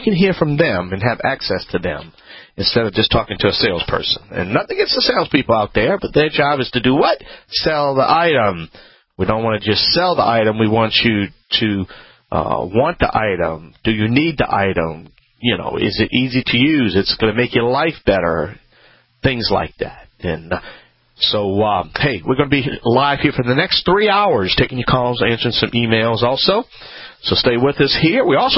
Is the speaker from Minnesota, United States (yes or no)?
no; Louisiana, United States; I'm the Cajun contractor